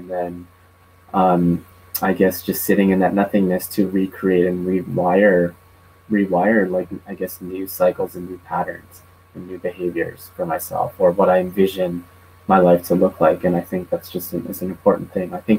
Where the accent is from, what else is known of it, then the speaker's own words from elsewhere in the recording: Canada; And I think nowadays, especially growing up in Canada, I've noticed there's a lot of like interracial couples.